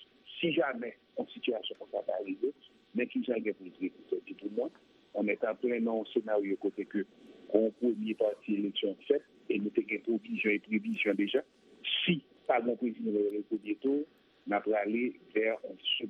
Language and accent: French; Haiti; Deuxièmement, et en tant qu'Haïtien, qui a des positions en plus et qui suit l'actualité